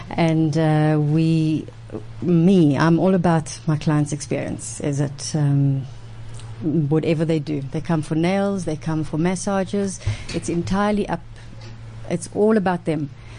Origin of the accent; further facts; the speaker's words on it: Durban, KwaZulu-Natal, South Africa; We've known each other since age 7, growing up in Durban.